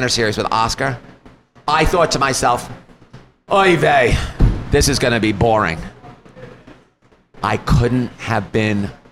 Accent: New York, United States; I know I'm a New Yorker.

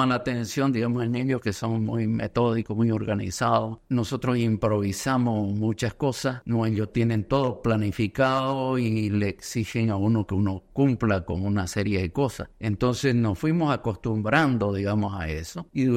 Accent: Santa Cruz, Bolivia; born there; also born or lived in Argentina; yo nací en Santa Cruz, estudié en el Colegio La Salle, después hice la carrera de medicina en Córdoba, en la Argentina. Volví, como todos en esa época, el año 78

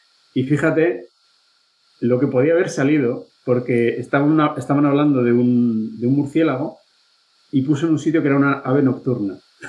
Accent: Navarre, Spain; moved away as an adult; also born or lived in Madrid; Que yo soy de Navarra y, bueno, pues estuve ahí en Madrid a gusto hasta que ya me cansé.

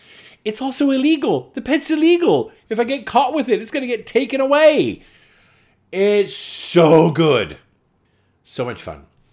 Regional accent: Canada; now in Australia; I'm Canadian.

